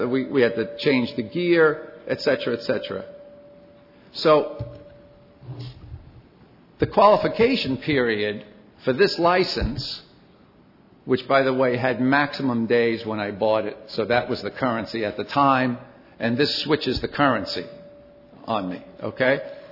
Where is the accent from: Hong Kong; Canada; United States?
United States; Stonington, Connecticut; by the way. I'm from Stonington, Connecticut